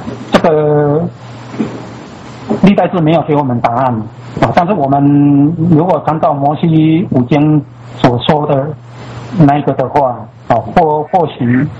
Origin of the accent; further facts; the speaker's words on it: China; 也就是我们中国人说的是舍本而逐末